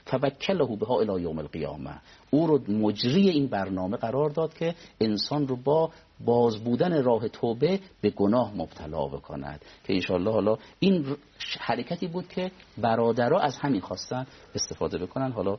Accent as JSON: {"language": "Persian", "town": "Rey", "region": "Tehran Province", "country": "Iran", "tie": "born or raised there", "said": "من خودم تو شهر ری به دنیا اومدم و اونجا رشد کردم"}